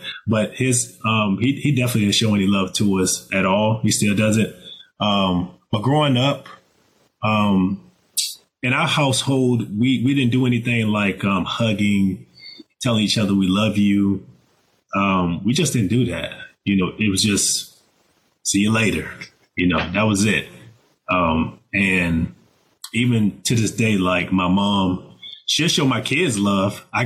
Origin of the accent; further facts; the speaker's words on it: Dade City, Florida, United States; They were afraid to leave small town, my hometown, Dade City.